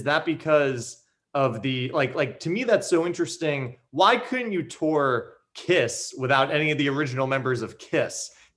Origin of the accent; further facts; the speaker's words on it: New York, United States; now in Nashville, United States; I grew up in New York seeing theater, and I'm a huge Broadway fan.